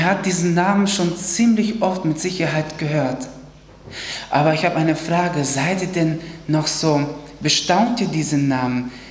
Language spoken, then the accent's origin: German; Ankum, Lower Saxony, Germany; Wir kommen aus Ankum, das ist der Landkreis Osnabrück, und sind auch dort in der Ortsgemeinde Mitglieder und dienen da dem Herrn.